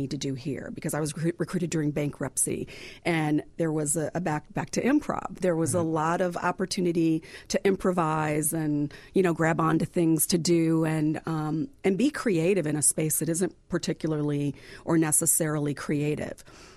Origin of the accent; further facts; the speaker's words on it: Iowa, United States; growing up in Iowa, where I didn't even know that I was black until I was 8.